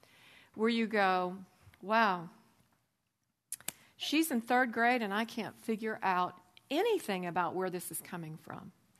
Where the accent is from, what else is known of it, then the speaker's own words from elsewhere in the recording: Montana, United States; I'll never forget growing up in Montana when I was tiny.